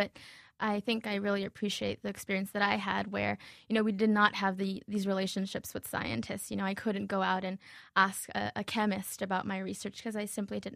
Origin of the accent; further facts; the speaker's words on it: Uniondale, New York, United States; I'm from Uniondale, and Uniondale is a minority community, especially when you look at the public school system.